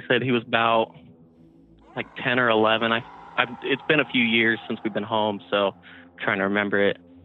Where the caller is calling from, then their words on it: Salt Lake City, Utah, United States; from Salt Lake City, Utah.